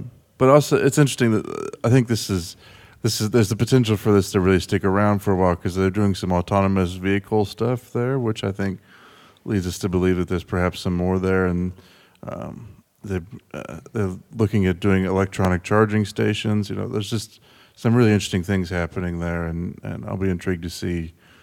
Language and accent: English; Charlottesville, Virginia, United States; I know that growing up in Charlottesville, I think it was often told to me that Thomas Jefferson grew hemp up in his place.